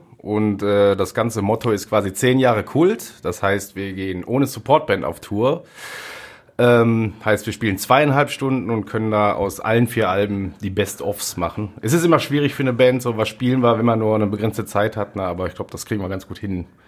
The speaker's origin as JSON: {"language": "German", "town": "Essen", "region": "North Rhine-Westphalia", "country": "Germany", "tie": "born or raised there", "said": "Aufgewachsen auch in Essen."}